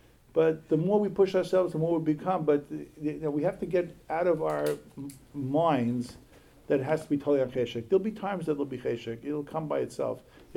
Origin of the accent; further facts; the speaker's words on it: United States; We grew up in America.